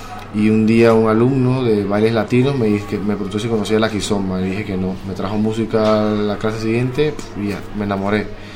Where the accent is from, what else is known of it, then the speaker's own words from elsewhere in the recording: Panama; Vengo de Panamá, me ha costado mucho llegar hasta aquí